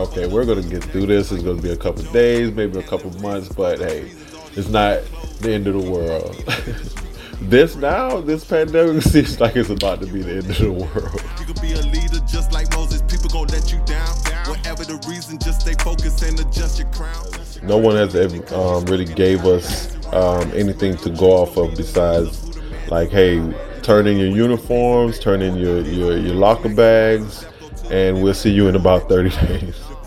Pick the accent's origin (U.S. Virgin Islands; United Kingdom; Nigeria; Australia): U.S. Virgin Islands; I'm from the Virgin Islands. We face natural disasters the same as Florida.